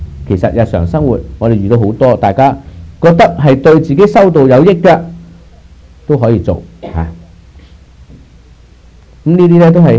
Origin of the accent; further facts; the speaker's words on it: China; 我哋中國人就講勤儉